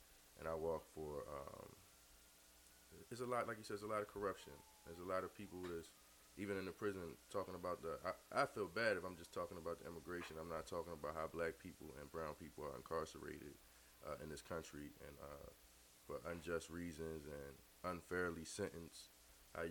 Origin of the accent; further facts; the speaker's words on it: Philadelphia, Pennsylvania, United States; I'm from Philadelphia.